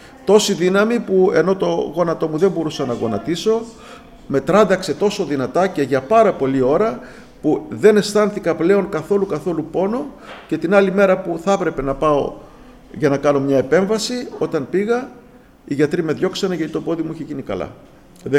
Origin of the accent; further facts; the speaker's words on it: Axos, Crete, Greece; born there; εδώ που γεννήθηκα εγώ, στην Άξο